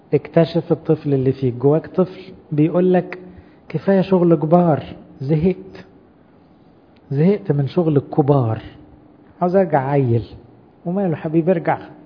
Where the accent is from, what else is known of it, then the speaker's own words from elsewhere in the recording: Egypt; كمية حرمان عندنا احنا المصريين من الحب